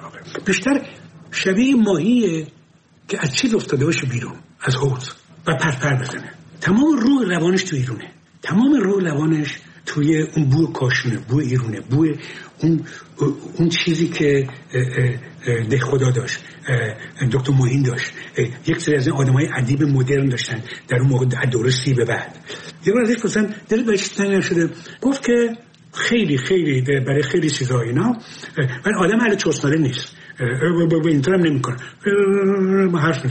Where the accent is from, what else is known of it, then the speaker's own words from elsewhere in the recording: Abadan, Khuzestan, Iran; من بچه آبادانم. آبادان نزدیک تیارا میارا اینا بر بیرون بود.